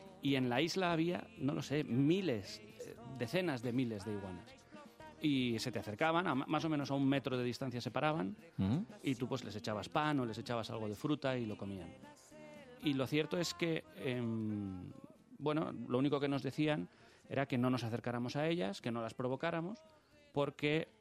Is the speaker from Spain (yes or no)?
yes; Spain; esos locos somos los españoles y el centro psiquiátrico es España